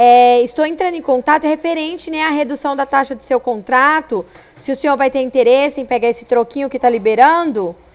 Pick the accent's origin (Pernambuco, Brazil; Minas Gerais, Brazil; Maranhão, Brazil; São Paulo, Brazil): São Paulo, Brazil; Ribeirão Preto; A gente é daqui de Ribeirão Preto